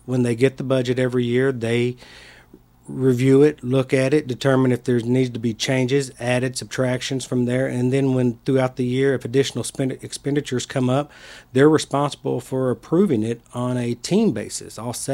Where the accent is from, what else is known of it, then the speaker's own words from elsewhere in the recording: Texas, United States; now in Dearborn, United States; Well, I'm originally from the state of Texas, as you can probably tell by my accent. I've been in the city of Dearborn for the last 11 years.